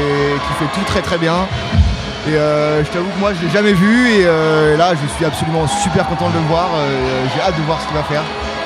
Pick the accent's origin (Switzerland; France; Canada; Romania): France; Saint-Malo, Brittany; comme on vient de Saint-Malo, on veut rester là-bas et on adore la scène de l'Ouest, la scène bretonne